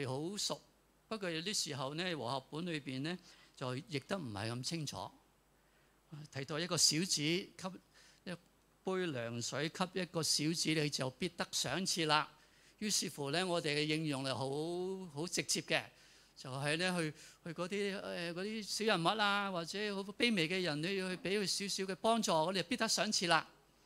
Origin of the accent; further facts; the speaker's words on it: Hong Kong; 我哋香港人好知道啊，接待一个陌生人咧要好谨慎啊